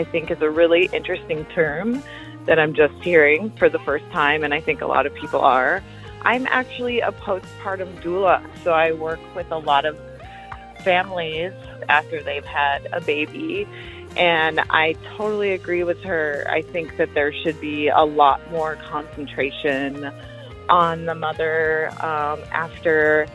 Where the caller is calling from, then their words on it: Seattle, Washington, United States; from Seattle, Washington